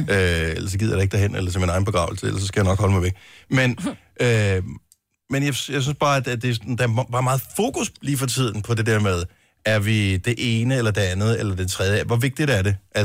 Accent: Region of Southern Denmark, Denmark; now in Copenhagen, Denmark; Altså, jeg er også indvandrer. Jeg kommer fra Fyn.

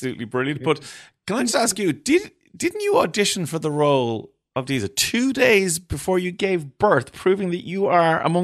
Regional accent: Ireland; can I start with a word and how much I, as an Irishman, absolutely love your accents on this show.

